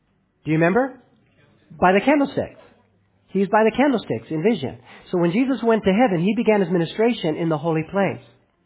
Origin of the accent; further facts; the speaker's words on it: Los Angeles, California, United States; You know, when I grew up in Los Angeles, it wasn't an uncommon scene to see police officers approach a door